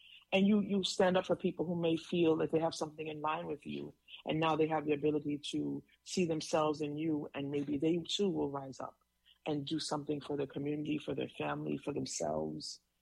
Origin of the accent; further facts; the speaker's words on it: Jamaica; moved away; I am from Jamaica originally, and I've been here a long time. I was supposed to be Canadian, but my mother changed her mind.